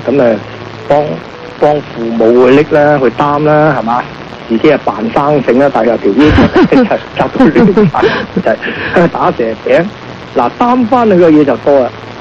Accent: China; 我哋中国人咧系好，亚洲嘅人都好啦

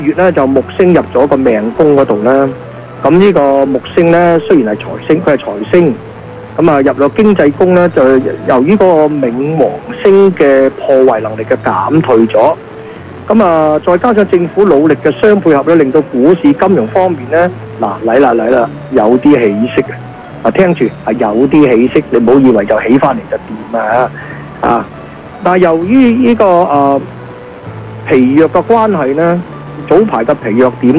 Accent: Guangdong, China; 我们广东人说你做了田鸡的弟弟田氹了

